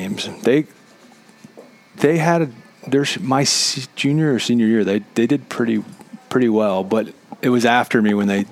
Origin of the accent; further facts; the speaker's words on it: Bel Air, Maryland, United States; I grew up in Bel Air, went to John Carroll, played soccer, basketball, lacrosse, and then went to UMBC